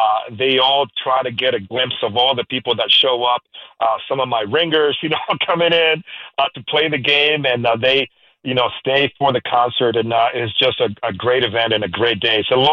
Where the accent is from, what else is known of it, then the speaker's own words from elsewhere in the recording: Puerto Rico; My background, I grew up in Puerto Rico, and my mom was an educator.